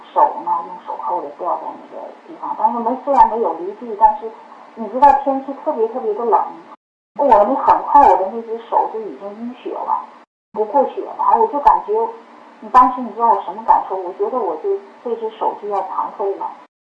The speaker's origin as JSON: {"language": "Chinese", "town": "Changchun", "region": "Jilin", "country": "China", "said": "我就说我是长春来的"}